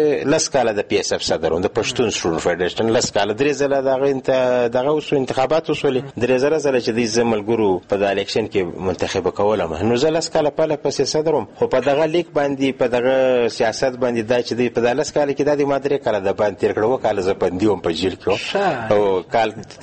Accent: Quetta, Balochistan, Pakistan; also born or lived in Karachi; زه په خپل په کوټه کې پیدا سوم چې او دلته په کوټه کې ما سبق ویل تر څور لسمه پوری ما دلته سبق ویل

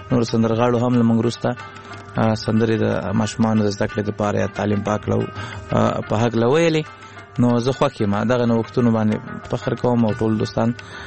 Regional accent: Kunduz, Afghanistan; born or raised there; also born or lived in Laghman, Afghanistan

